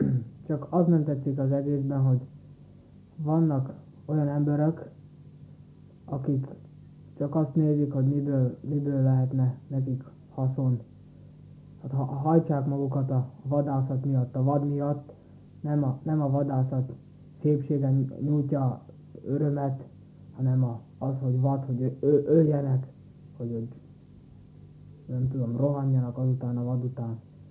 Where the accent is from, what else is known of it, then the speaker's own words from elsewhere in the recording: Slovakia; also born or lived in Trnava; Nem itt születtem, Nagyszombatban születtem, de itt jártam iskolába, és itt lakok. És most gimiben járok